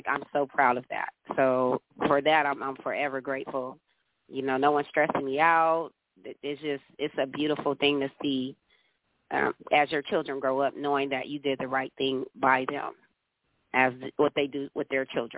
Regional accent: Bakersfield, California, United States; Well, I am from Bakersfield, California, and I do have 7 children, 5 grandchildren, like you stated.

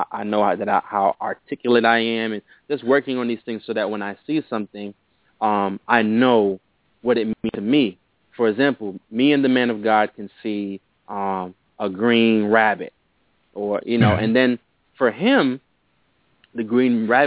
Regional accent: New York City, New York, United States; Well, me, I was born and raised in New York City. Currently, I'm in Canada right now.

